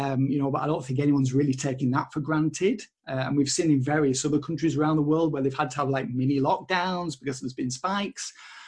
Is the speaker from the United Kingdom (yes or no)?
yes; Kendal, North West England, United Kingdom; I was in my hometown of Kendal on Saturday